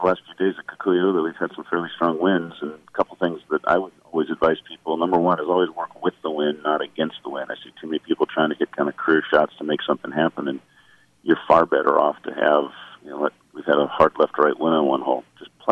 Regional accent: Washington, United States; I grew up in Washington State.

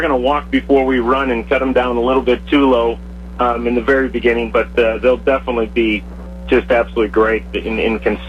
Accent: Wisconsin, United States; I'm originally from Wisconsin, so I will be rooting for the Cheeseheads and Steve Stricker and Mark Wilson.

